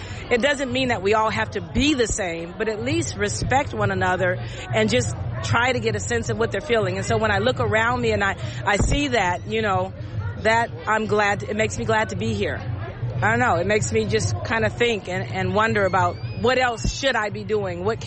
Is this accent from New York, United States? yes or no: no; Los Angeles, California, United States; now in Hayward, United States; I live in Hayward. I work in Alameda. I'm originally from Los Angeles, born and raised.